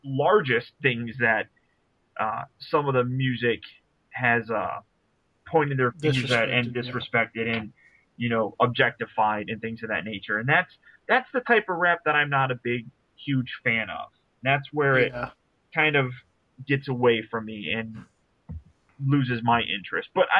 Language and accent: English; Detroit, Michigan, United States; But hell, I grew up in Detroit, so I know what it's like to, you know, grow up in a shit area